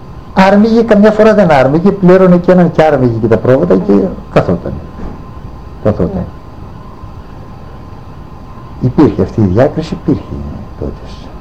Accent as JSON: {"language": "Greek", "town": "Mitriko", "region": "Eastern Macedonia and Thrace", "country": "Greece", "tie": "born there", "said": "Από το Φανάρι λίγο πιο πέρα εδώ, στο Μητρικό εκεί γεννήθηκα, το 1931."}